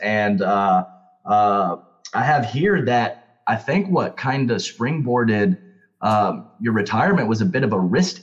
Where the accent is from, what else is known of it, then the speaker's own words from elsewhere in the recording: Raleigh, North Carolina, United States; I'm from Raleigh.